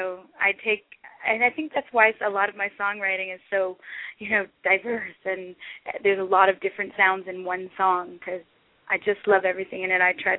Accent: Thornbury, Ontario, Canada; I grew up in Thornbury, Ontario, and in Thornbury, Ontario, everybody listens to country music.

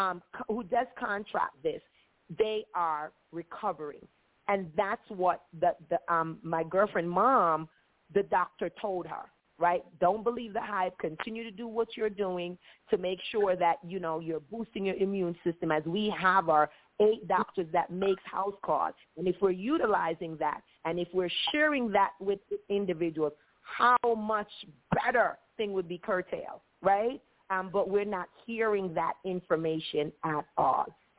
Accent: Jamaica; and I mean, I'm Jamaican, so I could speak on it

